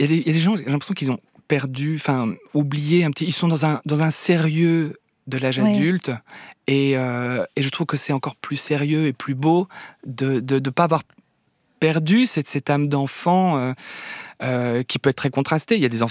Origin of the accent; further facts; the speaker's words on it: Belgium; J'ai grandi en Belgique.